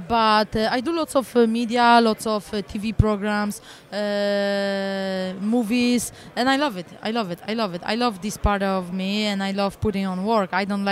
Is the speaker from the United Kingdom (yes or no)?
no; Poland; now in Coconut Creek, United States; Yes, I am. Born and raised in Poland. I moved to American Top Team down here in Coconut Creek in Florida 3.5 years ago.